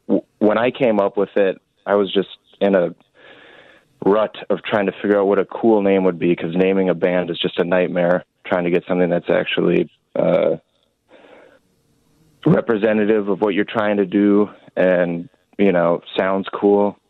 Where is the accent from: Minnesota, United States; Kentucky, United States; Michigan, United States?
Minnesota, United States; Duluth; I had known him from my hometown where I grew up, which is Duluth, Minnesota.